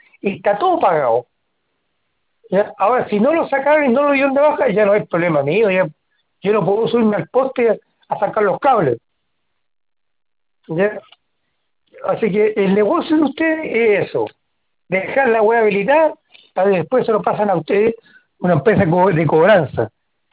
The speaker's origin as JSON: {"language": "Spanish", "country": "Chile", "said": "yo soy chileno."}